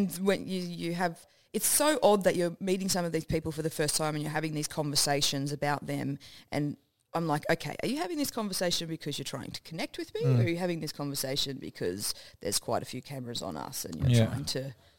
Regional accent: Queensland, Australia; now in Melbourne, Australia; So, but because I'm from Queensland, I'm more NRL, right?

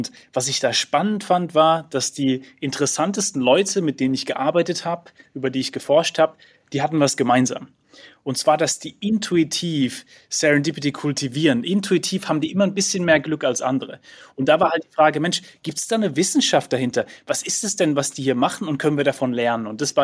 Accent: Heidelberg, Baden-Württemberg, Germany; also born or lived in Bergisch Gladbach; Ja, ich bin in Bergisch Gladbach geboren, in Heidelberg aufgewachsen und nach dem Abitur hat mich es dann in die Ferne gezogen.

